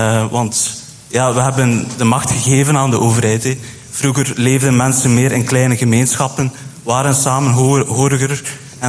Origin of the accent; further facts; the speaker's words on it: Flanders, Belgium; ik kom van West-Vlaanderen, ben hier met mijn broer.